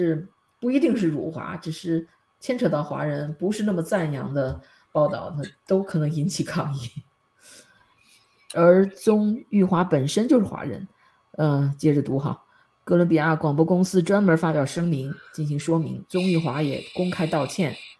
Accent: Taiwan; 我台湾人过去几十年也有台湾人做中共间谍的

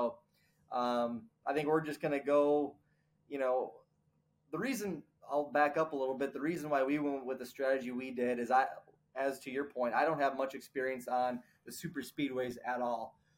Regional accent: Seymour, Wisconsin, United States; I was born in, I grew up in Seymour, Wisconsin. That's my hometown. So I'm a cheesehead Packer fan, and grew up racing there, racing go-karts in Wisconsin, dirt oval go-karts.

